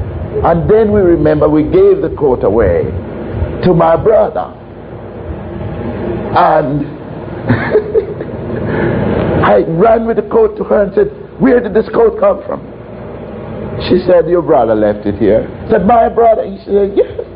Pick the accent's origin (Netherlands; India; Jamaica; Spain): Jamaica; now in United States; because we are from Jamaica. We don't know anything about what goes on over here.